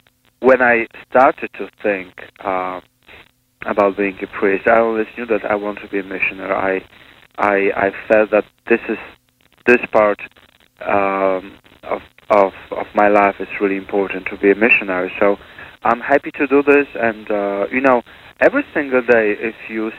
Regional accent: Poland; now in Beirut, Lebanon; I'm originally from Poland.

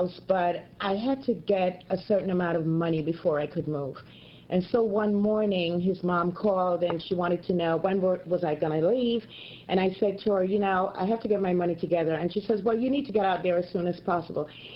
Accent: Jamaica; moved away; I'm originally from Jamaica, in Caribbean island. And I came here in 1970, so more or less, I've been here longer than I lived in Jamaica. I'm a convert, as you said. I was Methodist

